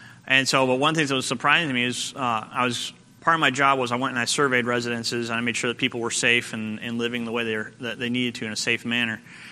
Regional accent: United States; here I am a former Marine and United States citizen, and I'm American.

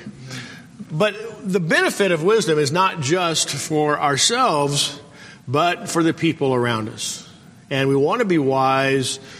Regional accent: Carlsbad, New Mexico, United States; And I grew up in Carlsbad, New Mexico.

